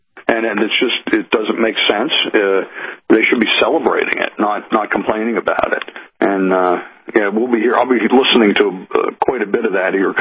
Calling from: Pittsburgh, Pennsylvania, United States; I'm calling you from Pittsburgh, Pennsylvania, and right beneath me, about 5,000 feet or a mile down, is the Marcellus Shale.

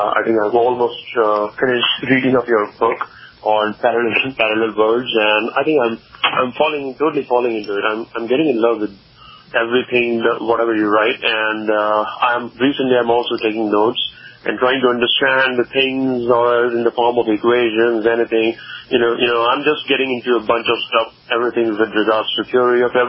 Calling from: Texas, United States; I'm calling from Texas

